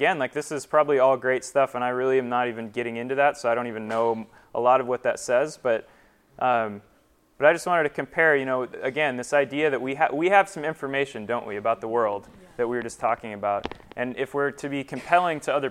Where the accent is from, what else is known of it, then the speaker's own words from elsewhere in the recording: Hawaii, United States; I am from Hawaii